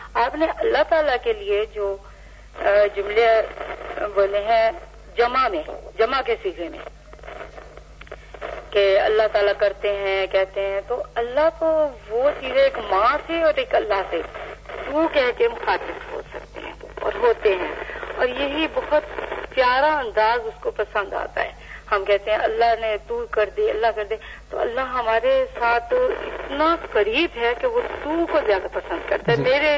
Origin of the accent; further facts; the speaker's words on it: Lahore, Punjab, Pakistan; میرا تعلق بھی لاہور سے ہے لیکن بچپن میرا گزرا ہے، کافی عرصے سے میں یہاں پر ہوں تو سندھ میں یادیں رہ گئی ہیں.